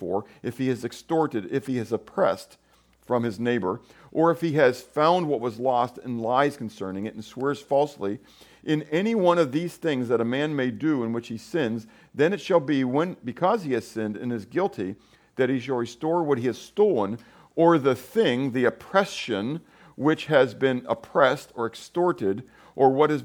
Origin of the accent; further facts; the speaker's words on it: Pittsburgh, Pennsylvania, United States; Now, you understand, I come from Pittsburgh and I worked in steel mills, okay?